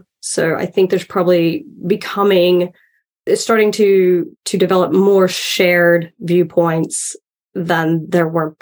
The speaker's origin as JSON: {"language": "English", "country": "United States", "moved": "as an adult", "lives_now": "United Kingdom", "said": "as an American living in the UK, something I've really only started to recognize. I mean, I've been here a decade"}